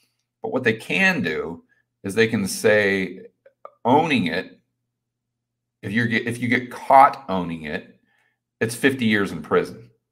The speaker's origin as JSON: {"language": "English", "country": "United States", "said": "I'm an American, and I think the Constitution is one of the most amazing things"}